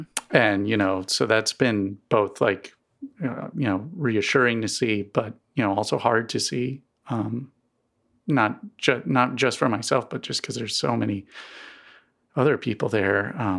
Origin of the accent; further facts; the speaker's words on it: East Coast, United States; I grew up on the East Coast and never really had allergies until I moved to Missouri.